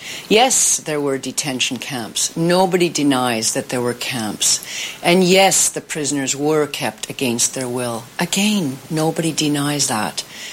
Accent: Canada; born or raised there

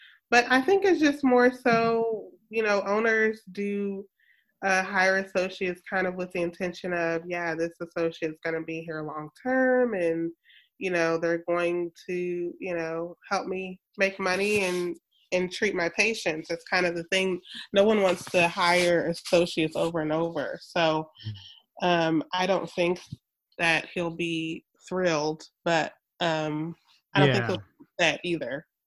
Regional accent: Dallas, Texas, United States; Yeah, so you know, like I mentioned, I grew up here in Dallas, and I went to SMU for undergrad.

